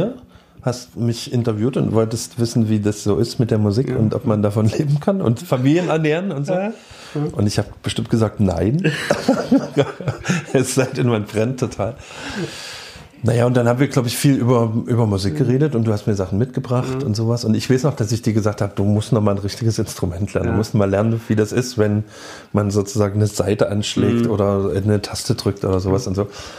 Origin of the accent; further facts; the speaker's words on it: Dresden, Saxony, Germany; also born or lived in Leipzig; Davor Dresden und davor Leipzig. Leipzig, Geburt bis 79 und dann eben Dresden-Prohlis, Neubaugebiet. Von 79 bis 90 bin ich hier rausgezogen.